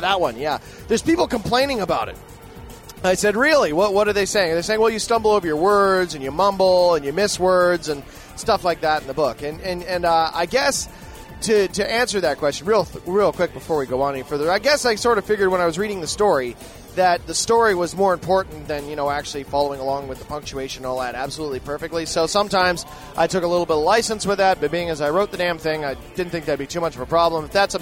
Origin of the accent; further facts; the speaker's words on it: Canada; So, you know, I don't, being a Canadian, I don't have to deal with the American Civil Liberties Union all that much.